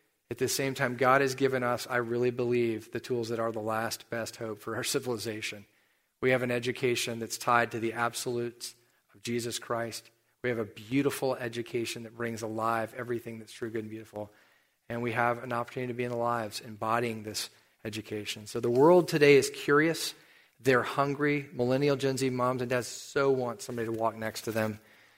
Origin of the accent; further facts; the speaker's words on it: United States; which was hard for me as an American teenager because it went against everything I was comfortable with.